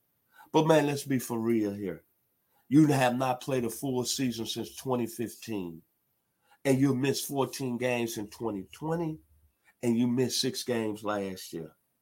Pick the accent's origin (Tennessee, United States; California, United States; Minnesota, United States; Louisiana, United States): Tennessee, United States; Memphis; As a six-year-old growing up in Memphis, Tennessee, the 901, first time I came glimpse with them Cowboys